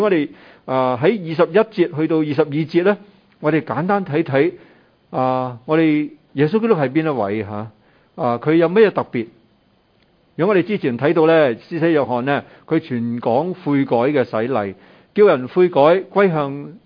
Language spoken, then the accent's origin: Cantonese; China; 我哋中国人咧啲孔家啊或者儒家嗰啲咧即系道理仲更加丰富啦